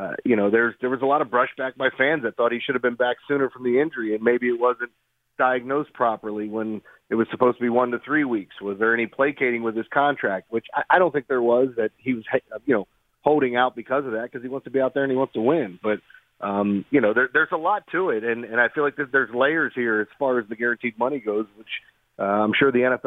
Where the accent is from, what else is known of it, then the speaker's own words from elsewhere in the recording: Baltimore, Maryland, United States; But growing up in Baltimore, I didn't have a football team. They left when I was 4 years old